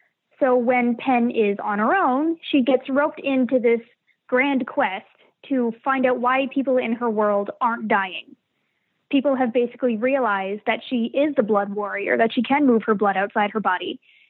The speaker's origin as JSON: {"language": "English", "region": "Ontario", "country": "Canada", "said": "I'm from Southern Ontario, and I work in a call center at a car dealership at the moment."}